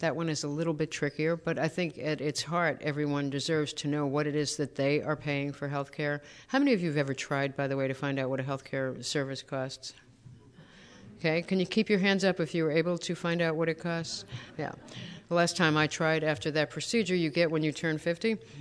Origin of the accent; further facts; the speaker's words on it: Massachusetts, United States; similar to Tip O'Neill, I am from Massachusetts